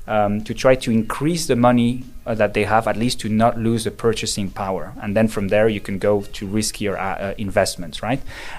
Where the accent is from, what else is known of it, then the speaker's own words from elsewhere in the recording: Luxembourg; also born or lived in Spain; So I am both Spanish and Luxembourgish. I grew up in Luxembourg and studied abroad in Spain, France, and London.